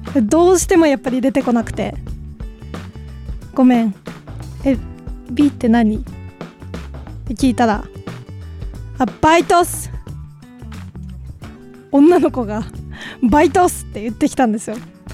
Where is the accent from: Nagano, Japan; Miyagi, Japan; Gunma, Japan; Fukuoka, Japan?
Miyagi, Japan; now in Tokyo, Japan; 私は宮城県出身なんですけど、東京に来て、3年間専門学校、音楽の専門学校に歌を勉強しておりまして